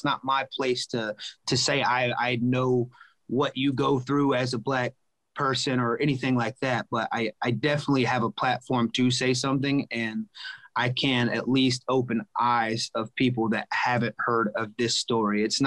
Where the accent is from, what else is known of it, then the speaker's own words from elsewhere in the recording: Georgia, United States; until he died right there in solitary confinement in my hometown in Rockdale County Jail.